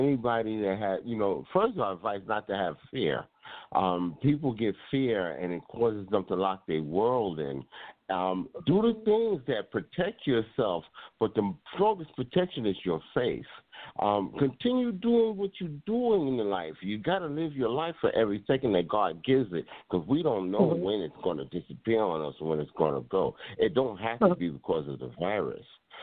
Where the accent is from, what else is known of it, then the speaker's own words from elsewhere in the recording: Brooklyn, New York, United States; I'm originally born in Brooklyn, New York. That's my hometown. Everywhere I go, I carry it with me. But, you know, I'm definitely from New York.